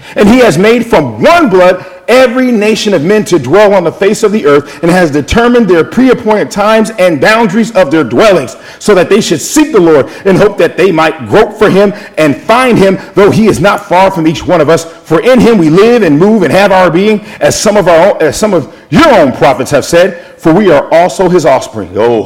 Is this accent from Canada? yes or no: no; New York City, New York, United States; born there; I was born in 1980. I was born in Bronx, New York.